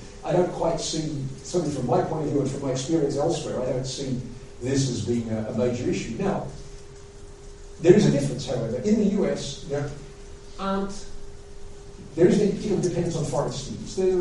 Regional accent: United States; I come from the United States. There's a very large private education sector in the United States.

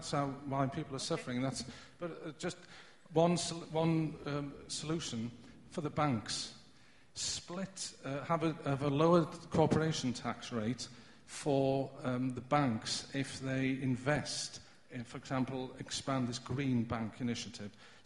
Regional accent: Wales, United Kingdom; I'm from Wales, actually.

